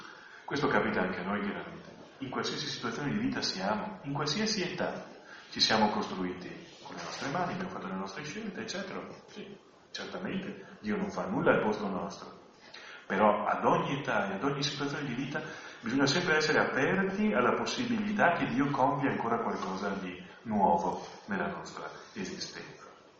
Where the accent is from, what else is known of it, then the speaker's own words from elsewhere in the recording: Sarmede, Veneto, Italy; Tra l'altro io sono di Sarmede, e Sarmede è vicino al Friuli, quindi ci siamo.